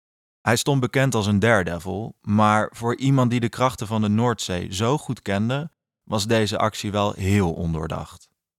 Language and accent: Dutch; Rockanje, South Holland, Netherlands; En ik kom net als Ilias uit Rokanje.